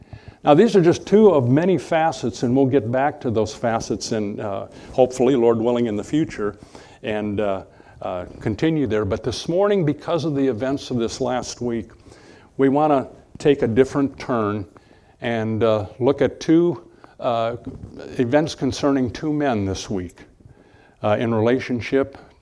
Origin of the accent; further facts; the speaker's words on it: Midwest, United States; I grew up in the Midwest. It was fun as a kid to go out on a cold winter morning to see your breath.